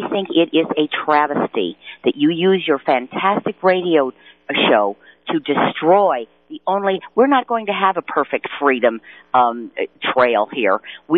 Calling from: Colorado Springs, Colorado, United States; from Colorado Springs.

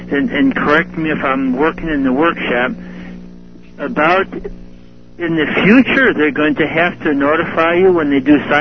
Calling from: Illinois, United States; I'm calling from about four counties west of Chicago.

